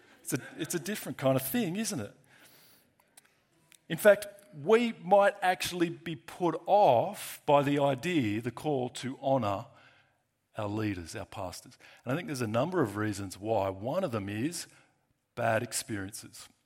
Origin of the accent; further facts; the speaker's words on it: Australia; And we are Aussie rebels at that, right? Our modern Australian culture is based on rebellious conflicts.